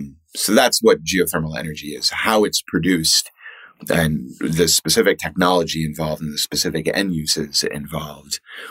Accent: Boston, Massachusetts, United States; born there; also born or lived in Germany; I was originally born in Boston. I've lived in many different places in the U.S., but I came here most immediately from Germany, where I did my PhD.

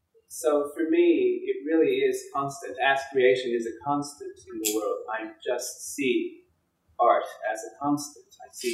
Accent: Lisbon, Portugal; now in United States; I'm originally from Lisbon, Portugal. Came to the United States 7 years ago.

